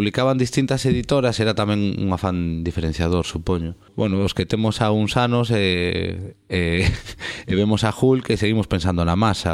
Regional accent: Vigo, Galicia, Spain; born there; eu son vigués de nacemento

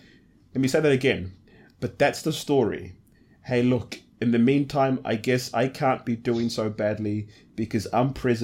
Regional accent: Nigeria; I'm a Nigerian. I grew up being told everywhere, Nigeria is corrupt, that our leaders are terrible

